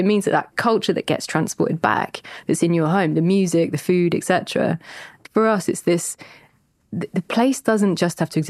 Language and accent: English; South West England, United Kingdom; You know, we grew up around the Jurassic coast.